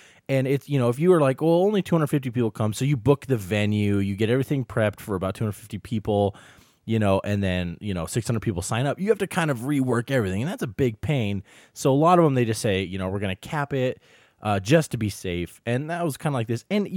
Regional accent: Montana, United States; Some hobos though, but that was because I'm from Montana, so we don't see very many homeless people, so that was kind of a shock.

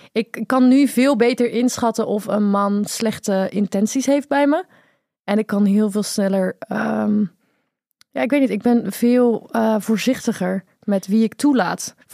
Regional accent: Rotterdam, South Holland, Netherlands; accent: Rotterdam; En mijn Rotterdamse accent is alleen maar erger geworden.

